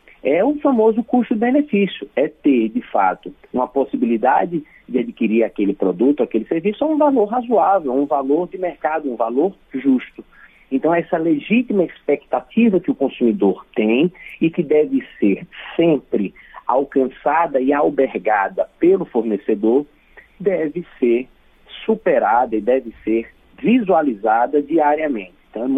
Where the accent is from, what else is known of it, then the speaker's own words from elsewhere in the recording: Brazil; e agora eu falo como brasileiro, temos uma dependência em diversos produtos com relação a outros países.